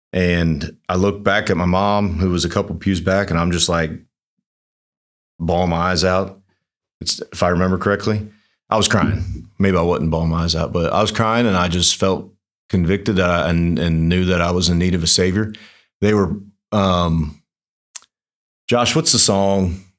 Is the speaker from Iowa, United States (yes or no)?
no; Petersburg, Kentucky, United States; But grew up in Petersburg, went to Connor High School, graduated high school, played a year of football at Thomas More.